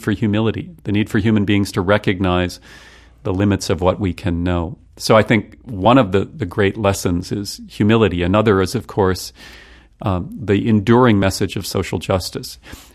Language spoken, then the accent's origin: English; North Dakota, United States; I always remind people I'm from North Dakota, the least special place perhaps in the country.